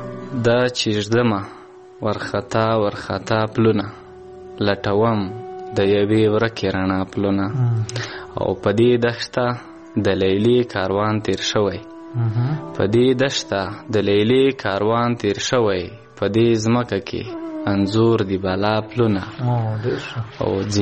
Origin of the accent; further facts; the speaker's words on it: South Waziristan, Khyber Pakhtunkhwa, Pakistan; now in Killa Saifullah, Pakistan; د جنوبي وزیرستان اوسېدونکی یم او فیلحال دلته جنوبي پښتونخوا ته راغلی یم چې دلته په کلی سیف الله کې ژوند کوم